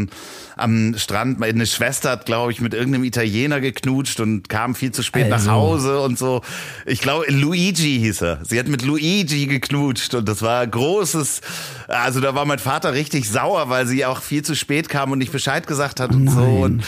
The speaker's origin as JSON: {"language": "German", "region": "Hamburg", "country": "Germany", "tie": "born or raised there", "said": "wo ich hier aufgewachsen bin in Hamburg"}